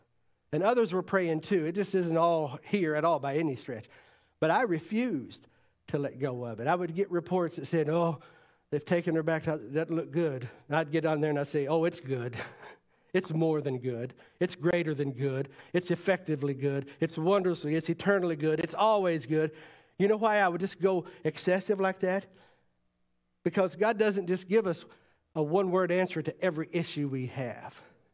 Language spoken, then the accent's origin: English; the South, United States; I grew up in the South where they said Jesus in 5 syllables